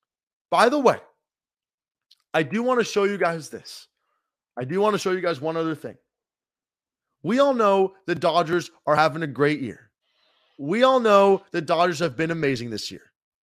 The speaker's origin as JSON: {"language": "English", "town": "San Diego", "region": "California", "country": "United States", "said": "But we're all from San Diego if you're watching this stream."}